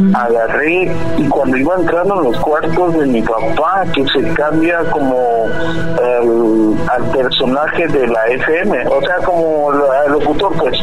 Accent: Catemaco, Veracruz, Mexico; now in United States; Bueno, ahorita radico en Estados Unidos.

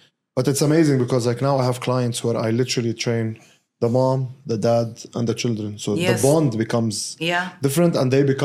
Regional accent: Lebanon; English is a second language; moved away as an adult; now in Dubai, United Arab Emirates; I'm from Lebanon. I've been in Dubai for the past 3.5 years.

